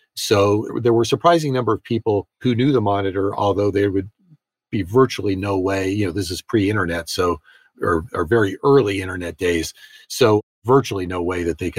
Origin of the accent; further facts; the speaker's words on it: United States; say I'm an American journalist.